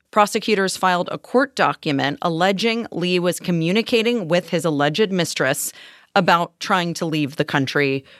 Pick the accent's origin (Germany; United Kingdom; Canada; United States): Canada; I'm Canadian